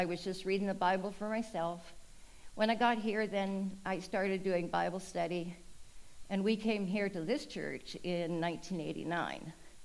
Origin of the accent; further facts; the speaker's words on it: Boston Bar, British Columbia, Canada; I grew up first off in Boston Bar, which is a very tiny community. We had an Anglican church.